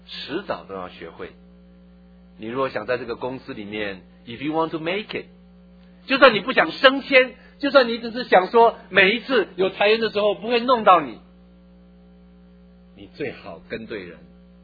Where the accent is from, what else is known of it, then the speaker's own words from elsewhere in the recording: Taiwan; 我上班的头一年1983年，我的那个老板，他大概看见我是一个从台湾来的人